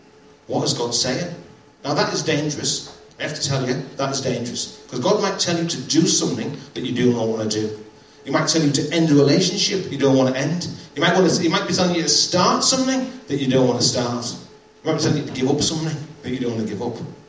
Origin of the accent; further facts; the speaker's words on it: Hartlepool, North East England, United Kingdom; So I'm from Hartlepool. Did you know that?